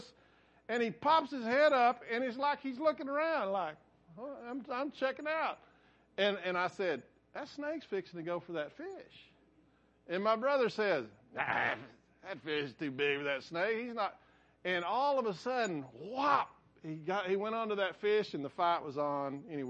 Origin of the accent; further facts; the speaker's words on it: Winters, Texas, United States; born there; I was born in Winters, down by Winters.